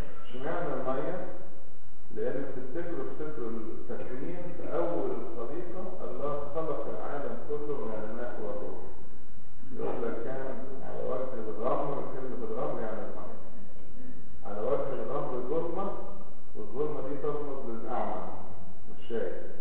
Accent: Egypt; يعني عندنا في مصر وزير للتربيه والتعليم اعمى

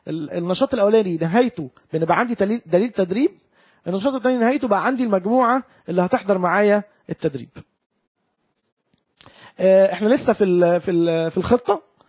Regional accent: Egypt

